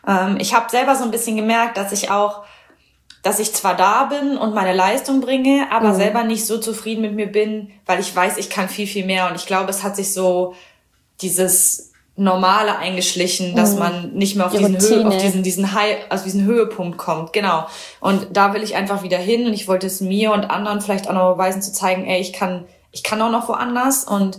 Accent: Düren, North Rhine-Westphalia, Germany; now in Potsdam, Germany; Also ich liebe auch Köln, ich liebe meine Heimat, also Düren da in der Richtung. Und ich kann mir auch vorstellen, bei meiner Familie irgendwann wieder zu wohnen

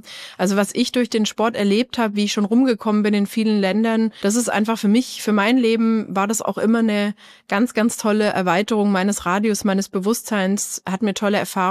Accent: Baden-Württemberg, Germany; Ich komme aus Schwaben, wohne in Bayern schon seit dem Studium. Ja. Habe im Olympischen Dorf gewohnt als Studentin.

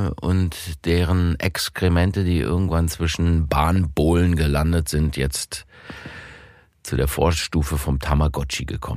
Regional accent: East Germany, Germany; Na, ich komme aus der DDR.

